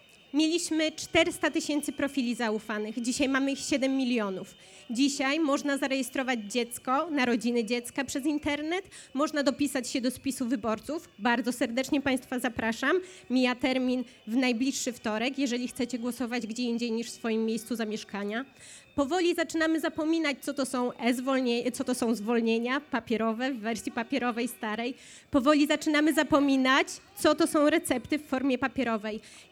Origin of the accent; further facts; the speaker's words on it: Lubusz Voivodeship, Poland; w województwie lubuskim, w województwie, w którym się urodziłam, w którym spędziłam pierwsze lata mojego życia.